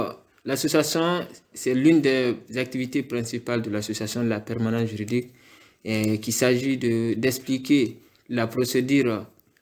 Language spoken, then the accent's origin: French; Guinea; now in Marseille, France; je suis guinéen, j'ai mes 20 ans aujourd'hui